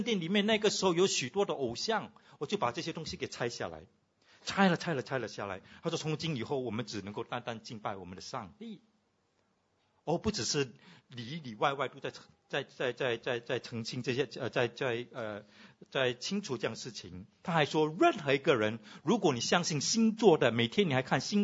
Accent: Singapore; 因为我们新加坡人去到那里都是要 shop 到哪里的

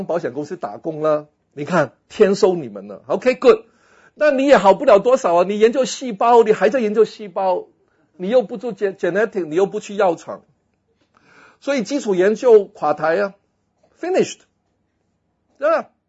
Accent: Guangdong, China; 而且呢，我们广东人说呢，你要出货的

